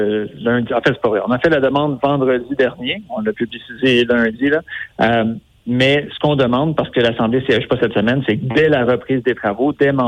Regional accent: Quebec, Canada; si on se déplace dans les régions de l'Outaouais, c'est-à-dire chez vous, chez nous dans le Pontiac ou dans Papineau

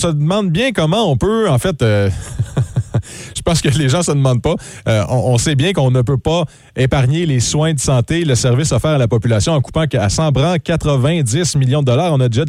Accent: Quebec, Canada; moi, je suis de l'Outaouais

